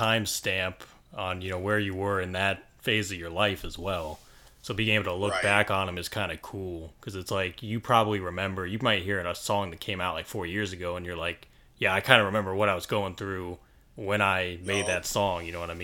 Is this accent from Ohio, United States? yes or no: yes; Alliance, Ohio, United States; And I'm not even from Canton, I'm from Alliance, so I can't even say Alliance, because that's super irrelevant.